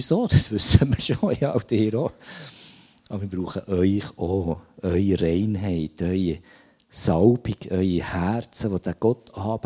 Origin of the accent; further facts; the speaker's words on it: Walkringen, Bern, Switzerland; ich bin in der Stadt Bern aufgewachsen. In einer Dreizimmer-Blockwohnung. Irgendwann ist die etwas eng geworden, bis 5-jährig. Ja, und dann sind wir auf das Land gezügelt, auf Walkringen, haben dort ein ehemaliges Bauernhaus kaufen